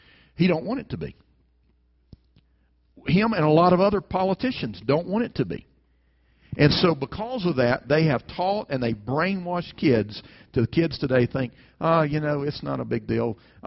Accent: Alabama, United States; I grew up in Alabama where it is hot.

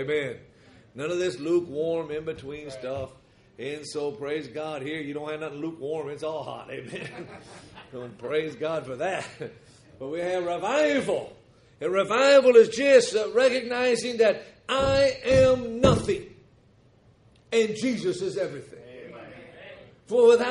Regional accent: Minnesota, United States; also born or lived in Yuma, Arizona; Now, of course, I was born in Yuma, Arizona. On the continental United States, Yuma, Arizona will be the hottest spot in the continental United States. And then, of course, I was raised in Minnesota.

